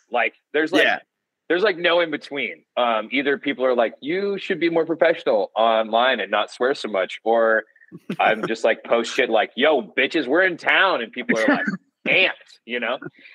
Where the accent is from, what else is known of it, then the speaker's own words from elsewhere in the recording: Wyoming, United States; Growing up, I grew up in Wyoming, and my dad went to Casper College